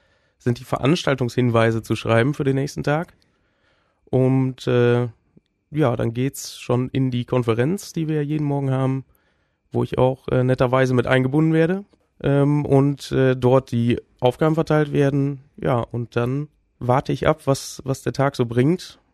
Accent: Riesenbeck, North Rhine-Westphalia, Germany; born there; Also ich studiere Medienwirtschaft und Journalismus in Wilhelmshaven und komme gebürtig aus Riesenbeck.

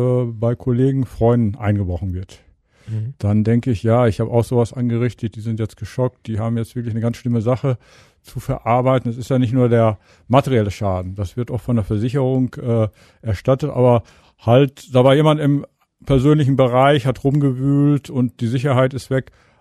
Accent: North Rhine-Westphalia, Germany; Ja, ich bin im Münsterland groß geworden.

